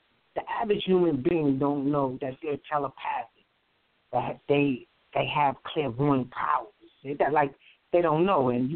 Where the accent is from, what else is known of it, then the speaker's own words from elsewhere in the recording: Brooklyn, New York, United States; I grew up in Brooklyn, New York, all my life.